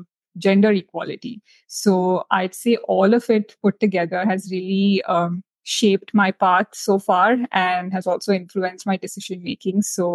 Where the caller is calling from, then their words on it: Mumbai, Maharashtra, India; I think I'm joining you from Mumbai, India today, and it's really sunny out here as well.